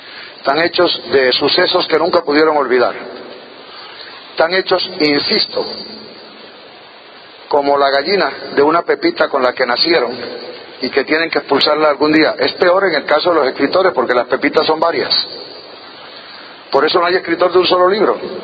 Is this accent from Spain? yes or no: yes; Cartagena, Region of Murcia, Spain; un poco de mi adolescencia en Cartagena